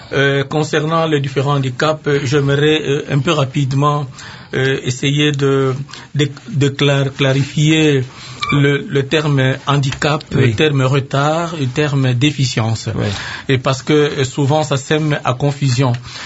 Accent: DR Congo; chez nous, en République démocratique du Congo

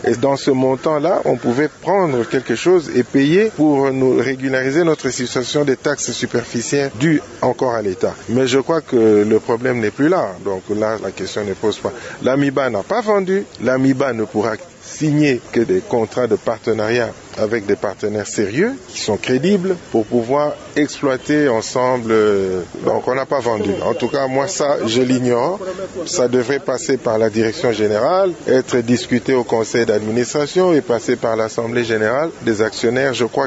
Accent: DR Congo; Nous sommes des Congolais, on ne doit pas se taper dessus.

